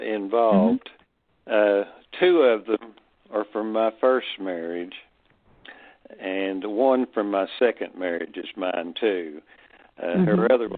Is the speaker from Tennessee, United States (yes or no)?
yes; Kingsport, Tennessee, United States; she moved with the children out of Kingsport, my hometown here in East Tennessee